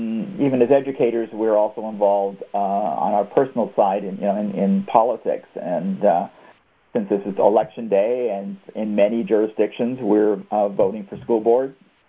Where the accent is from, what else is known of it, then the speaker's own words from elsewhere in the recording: Canada; born there; As many of you know, that I was born in Canada, so I kind of track those things.